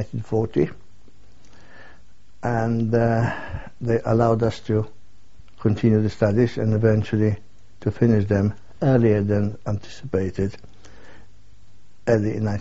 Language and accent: English; Lviv, Lviv Oblast, Ukraine; born there; English is a second language; In a town called Lwów, which is situated in the eastern part of Poland.